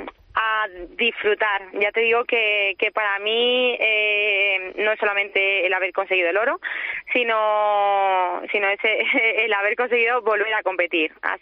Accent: Madrid, Community of Madrid, Spain; el jugar aquí en Madrid, en mi país, con toda mi gente

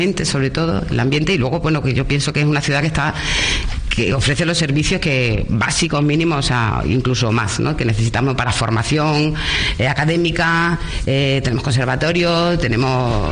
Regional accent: Almendralejo, Extremadura, Spain; Almendralejo tiene lo suyo. Somos cordiales y noveleros también, pero bueno, somos gente divertida. Y a mí de mi pueblo me gusta porque es un pueblo donde se puede vivir bien. Es un pueblo grande, una ciudad pequeña. Y de hecho yo tengo 52 años y siempre he vivido aquí.

